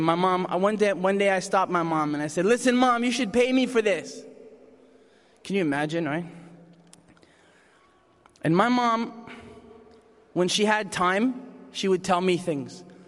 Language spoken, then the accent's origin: English; Newfoundland and Labrador, Canada; born there; I was born in Canada, the eastern part of Canada, in the province of Newfoundland.